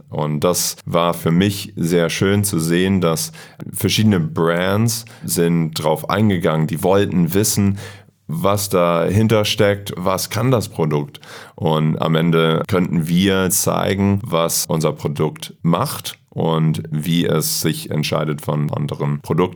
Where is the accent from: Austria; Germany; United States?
United States; German is a second language; ich komme aus Amerika und ja, ich bin in den Staaten aufgewachsen.